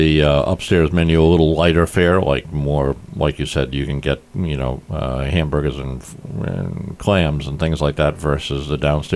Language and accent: English; Rhode Island, United States; A lot of people ask me from different parts of the country when they find out I'm from Rhode Island, they say, oh, lobster.